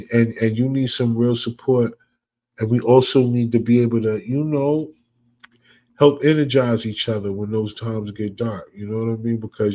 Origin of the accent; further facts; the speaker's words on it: New Jersey, United States; I'm from Jersey. I read it the way it looks.